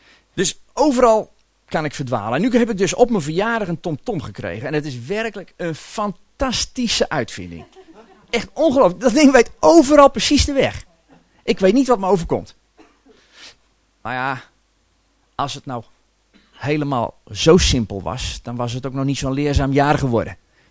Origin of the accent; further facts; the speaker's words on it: Gorinchem, South Holland, Netherlands; Ik kom uit Gorinchem. Ik ben getrouwd met Evelien.